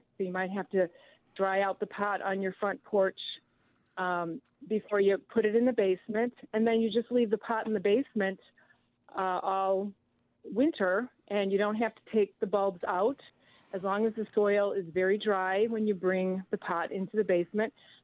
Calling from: Milwaukee, Wisconsin, United States; Hi, I'm calling from Milwaukee.

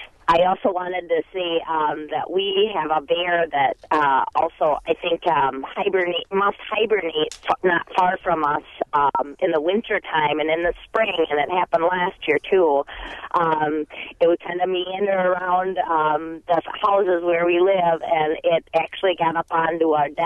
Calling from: Coon Valley, Wisconsin, United States; I'm calling from Coon Valley, just about 15 miles southwest of La Crosse

